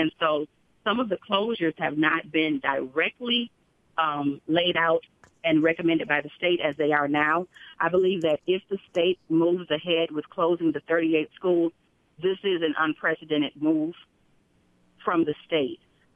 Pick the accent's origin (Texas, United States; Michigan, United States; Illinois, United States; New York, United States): Michigan, United States; Saginaw; I'm not there, and I'm from Saginaw fighting this fight on in that part of the state